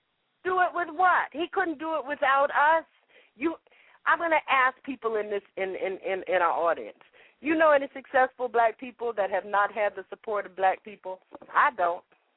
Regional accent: the South, United States; I grew up in the South and I learned that when you go outside of the community and the community has your back, that is when you are powerful.

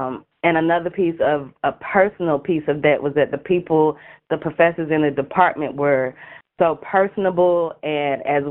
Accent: Ayden, North Carolina, United States; I am originally from Aiden, North Carolina, and that is in Eastern North Carolina, so I'm a 252 baby, just born, raised, and proud. Raised in a rural area, small town, country girl

